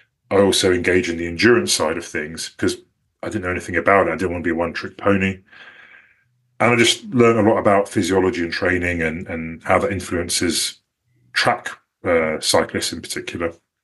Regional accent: Cambridge, East of England, United Kingdom; also born or lived in Loughborough / Manchester; And then we moved to Manchester and then Cambridge, that's what I consider my hometown.

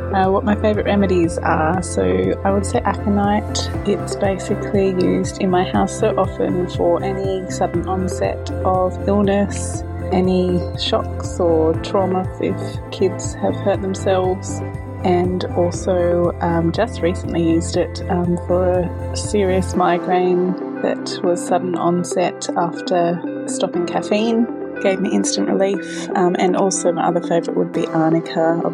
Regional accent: Perth, Western Australia, Australia; I'm from Perth.

